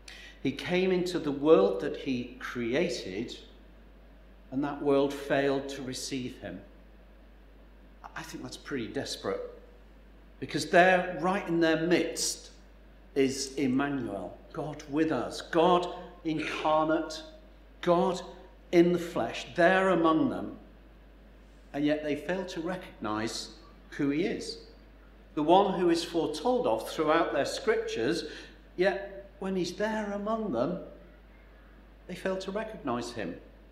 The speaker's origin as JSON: {"language": "English", "town": "Manchester", "region": "North West England", "country": "United Kingdom", "tie": "born or raised there", "said": "The closest I can come to this is when I visit my hometown of Manchester. The area where I grew up has mostly been swallowed up by Manchester Airport."}